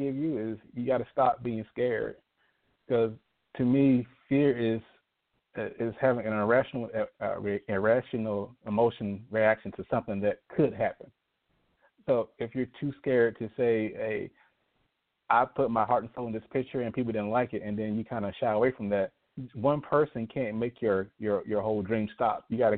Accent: McIntyre, Georgia, United States; Because, again, I'm from McIntyre, Georgia, home of Honey Boo Boo. They're known for the chalk mine.

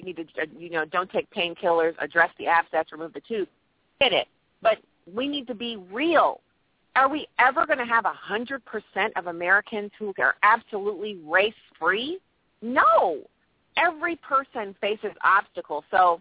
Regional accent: Germany; I'm a fourth-generation military veteran. And I grew up in Germany

